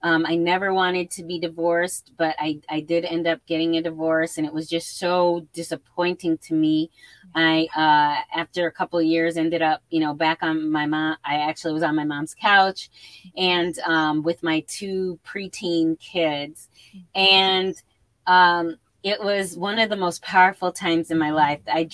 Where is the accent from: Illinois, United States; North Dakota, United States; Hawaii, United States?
Illinois, United States; Harvey; So I grew up in Harvey, Illinois, which is a lower middle income area.